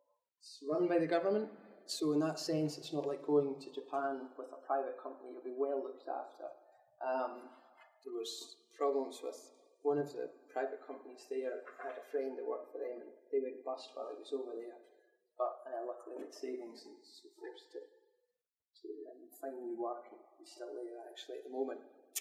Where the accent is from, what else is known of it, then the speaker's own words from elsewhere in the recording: Scotland, United Kingdom; now in London, United Kingdom; I'm from Scotland, of course. I'm 28 now and I work at the Japanese Embassy in London.